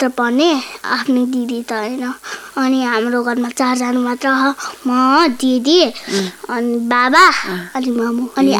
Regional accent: Surkhet, Karnali Province, Nepal; हाम्रो घर चाहिँ सुर्खेत हो

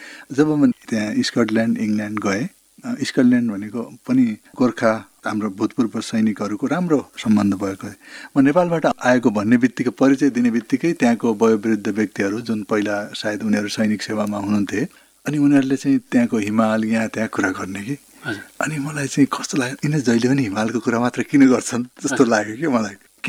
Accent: Mahendranagar, Sudurpashchim Province, Nepal; also born or lived in hills; मेरो बाल्यकाल अब दुई किसिममा, दुई ठाउँमा विभाजित भएको छ। एउटा चाहिँ पहाडतिरको छ, जुन चाहिँ त्यो एकदमै अब के भन्छ शैशवकाल त्यो सानो, र अर्को चाहिँ महेन्द्रनगर आएपछिको अलिकति जान्ने भएपछिको कुरा हो।

